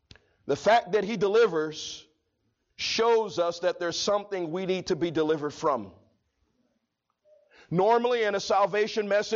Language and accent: English; Chicago, Illinois, United States; Because I'm from Chicago and everything is flat. And everything's made out of concrete and bricks.